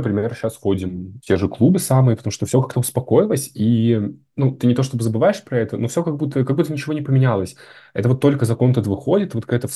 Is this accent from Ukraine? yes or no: no; Russia; Я просто в стране, где родился, вырос, жил, я враг